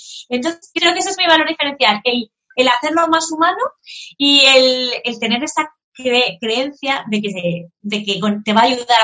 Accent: Valencia, Valencian Community, Spain; Yo no vengo ni del mundo de la música, pero soy de Valencia

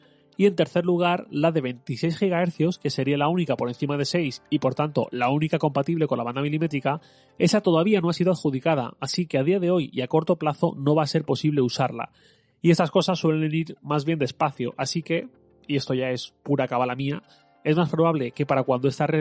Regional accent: Valencian Community, Spain; Yo como valenciano pienso, por ejemplo, en las mascletas del mes de marzo en Valencia

